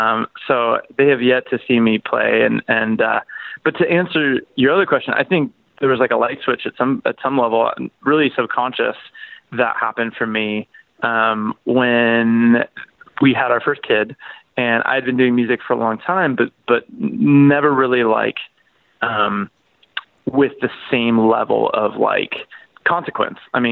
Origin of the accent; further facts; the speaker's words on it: Seattle, Washington, United States; And then I grew up in Seattle, so it was in the middle of the grunge scene.